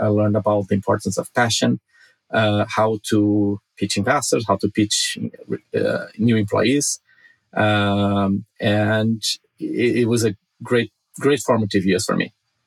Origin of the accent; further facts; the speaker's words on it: Brazil; now in Los Angeles, United States; I have three kids here in Los Angeles. I don't think they have the same perspective that I had growing up in Brazil.